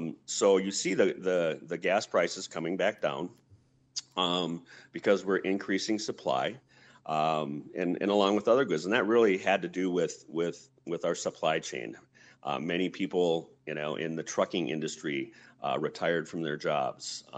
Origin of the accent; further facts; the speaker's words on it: Rhinelander, Wisconsin, United States; also born or lived in Duluth / Madison; I was born in Duluth, but raised in Rhinelander, spent some time in high school, college in Madison, and then moved back and have been an educator, was an educator in the North Woods for 27 years and recently semi-retired.